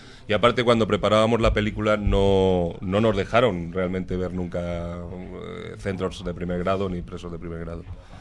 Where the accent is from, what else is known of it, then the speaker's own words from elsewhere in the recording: Madrid, Community of Madrid, Spain; pues yo soy de aquí, soy de Madrid